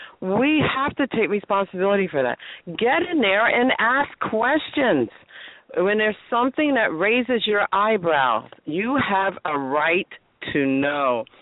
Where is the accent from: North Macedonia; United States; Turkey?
United States; New Jersey; I have to tell you, I mean, first of all, gentlemen, I'm from New Jersey as well.